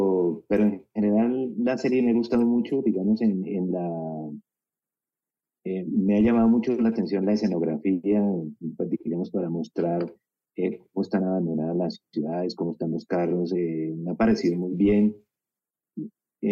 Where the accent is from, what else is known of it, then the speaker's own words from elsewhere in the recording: Colombia; soy colombiano, y bueno, le recomiendo la serie.